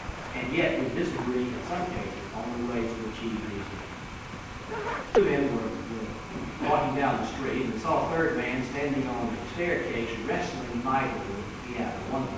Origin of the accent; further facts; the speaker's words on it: the South, United States; It's even worse when you look at the program and learn that I am a Southerner as well.